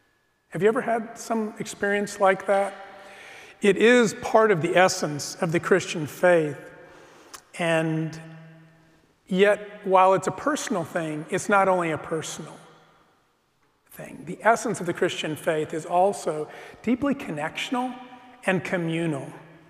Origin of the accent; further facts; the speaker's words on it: El Paso, Texas, United States; I grew up in El Paso, and my family off and on attended a church.